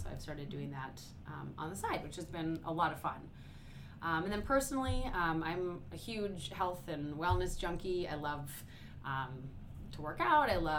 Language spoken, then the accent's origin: English; Bemidji, Minnesota, United States; So I am from Bemidji up north, and I decided to come to the University of Minnesota for school, which my parents could not believe because the U of M is about 6-7 times the size of my hometown.